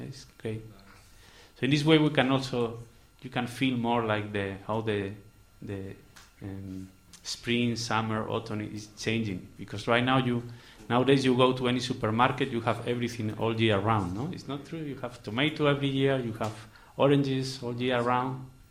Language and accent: English; Spain; I'm from Spain. I live in North Spain with my good wife, Marta, and my son, Vrindavan.